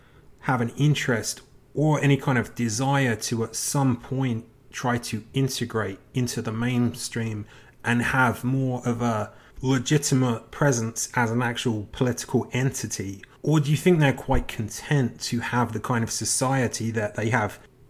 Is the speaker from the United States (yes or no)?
no; England, United Kingdom; I'm from England, and when I was a kid growing up, we had frequent IRA terrorist attacks in Britain.